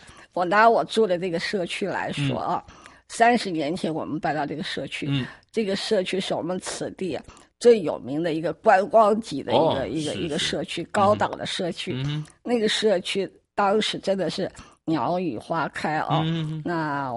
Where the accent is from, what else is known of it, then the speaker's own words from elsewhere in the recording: China; 可是我们中国人好吃啊，无所不吃。